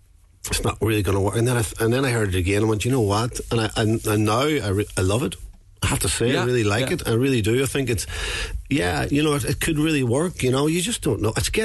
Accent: Lifford, Ulster, Ireland; also born or lived in Downings; my mum comes from Downings, which is right on the coast of Donegal. I grew up in Lifford, which is right on the border with Northern Ireland. But we kind of floated between the two places growing up, you know.

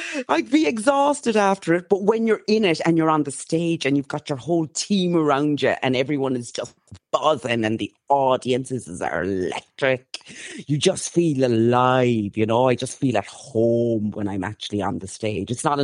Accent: Cobh, Munster, Ireland; growing up in Ireland, I was adopted. So I was a black girl growing up in Cove, in Cork. And I'm half Irish, half Jamaican.

